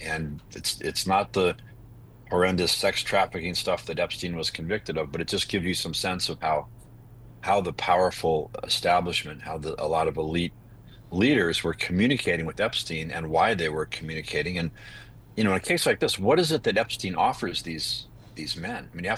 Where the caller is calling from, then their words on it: New York, United States; He's got ranches, of course, in my state here of New Mexico. Actually, I'm calling you from New York tonight